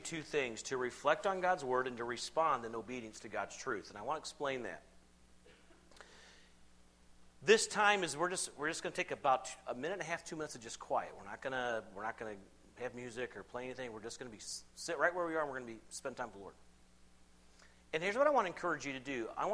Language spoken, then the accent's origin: English; South Carolina, United States; I grew up in South Carolina, and you ask somebody that question